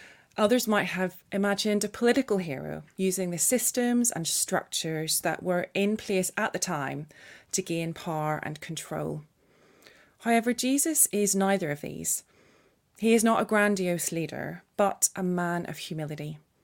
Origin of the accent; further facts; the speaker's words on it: Northern Ireland, United Kingdom; growing up in Northern Ireland, parades weren't always something that was wholly positive